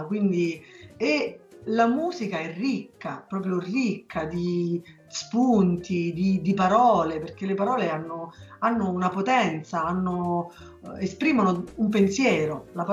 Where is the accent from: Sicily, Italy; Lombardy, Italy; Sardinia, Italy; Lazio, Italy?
Lazio, Italy; Gaeta; io sono di Gaeta